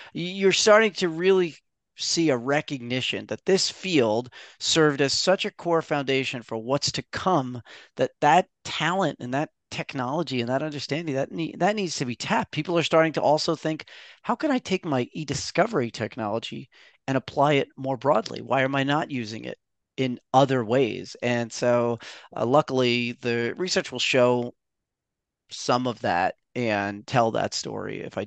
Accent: Brooklyn, New York, United States; And I was a Boy Scout growing up in Brooklyn, New York.

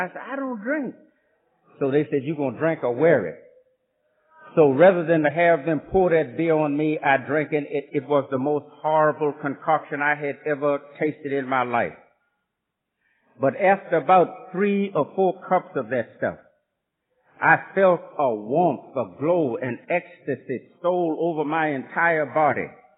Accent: Virginia, United States; But to go back a bit, I was born and raised in Virginia on a tobacco plantation.

